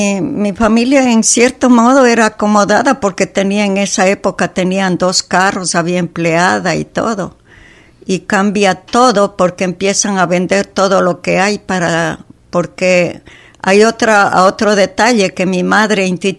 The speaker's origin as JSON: {"language": "Spanish", "town": "Cuenca", "region": "Azuay", "country": "Ecuador", "tie": "born or raised there", "also_born_or_lived": "Girón", "said": "soy de Ecuador, que nací en una ciudad pequeña que se llama Girón, luego me eduqué en Cuenca"}